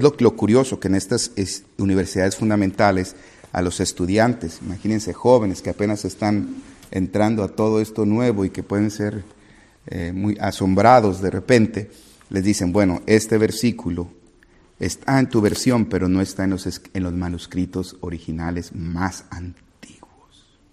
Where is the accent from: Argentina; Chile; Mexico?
Mexico; No, pero nosotros somos mexicanos.